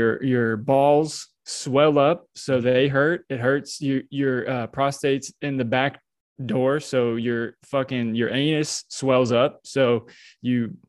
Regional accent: Tampa, Florida, United States; I'm actually born and raised from Tampa, Florida.

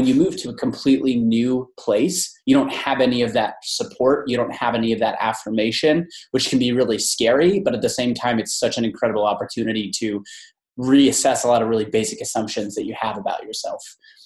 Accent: Columbus, Ohio, United States; also born or lived in San Francisco; had moved from San Francisco, where I'd lived for about a year and a half. And then I'm from Ohio originally, like right around the Columbus area.

